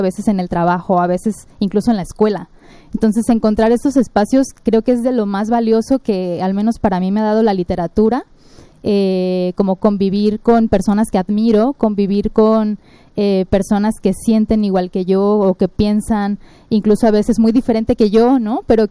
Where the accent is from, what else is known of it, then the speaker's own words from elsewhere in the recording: Guadalajara, Jalisco, Mexico; yo soy de Guadalajara, muy orgullosa también de ser de la UDG, ¿no? Yo estudié prepa en UDG, universidad en UDG